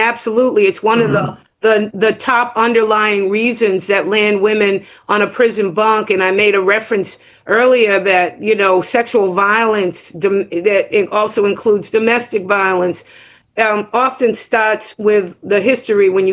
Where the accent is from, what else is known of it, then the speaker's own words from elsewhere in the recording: United States; And, you know, I'm from here. I was born and raised here. I'm an American.